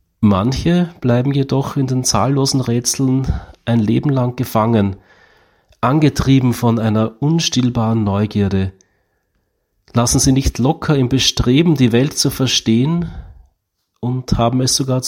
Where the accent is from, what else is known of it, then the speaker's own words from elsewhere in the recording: Istanbul, Turkey; mich als Fünfjährigen damals in der Ausländergemeinde in Istanbul, wo ich aufgewachsen bin